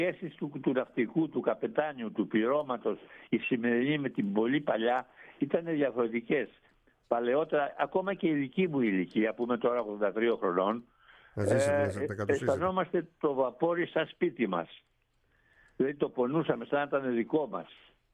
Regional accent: Hydra, Attica, Greece; now in Piraeus, Greece; Εγώ είμαι από την Ίδρα, γεννημένος και μεγαλωμένος στην Ίδρα.

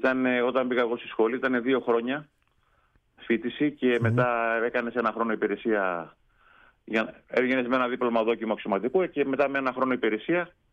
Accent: Kalymnos, South Aegean, Greece; Ναι, από την Κάλυμνο. Η καταγωγή μου είναι από την Κόη, ναι, αλλά έχω ζήσει αρκετά χρόνια στην Κάλυμνο.

